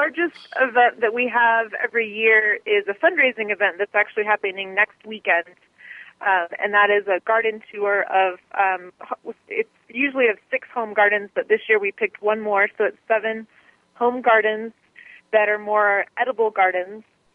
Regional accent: Colorado, United States; I have been here off and on for 20 years, I would say, but I'm originally from Colorado, and that's where I started gardening

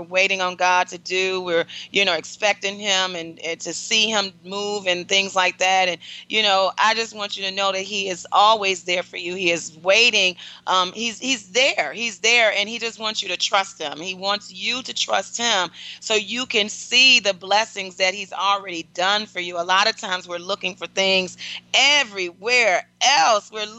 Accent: Detroit, Michigan, United States; you know, she's, you know, from Detroit, Michigan, my hometown.

